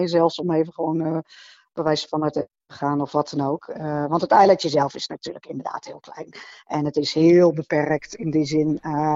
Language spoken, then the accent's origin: Dutch; Apeldoorn, Gelderland, Netherlands; born there; also born or lived in Arnhem / The Hague; We zijn allebei toevallig geboren in Apeldoorn. Maar in Arnhem heel lang gewoond, Westervoort. Latem, ook bij Arnhem allemaal. En ik heb gestudeerd in Den Haag. Dus een beetje overal.